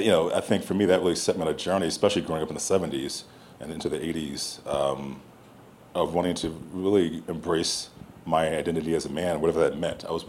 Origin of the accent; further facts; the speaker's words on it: Missouri, United States; I mean, I grew up in Missouri, and two-parent home.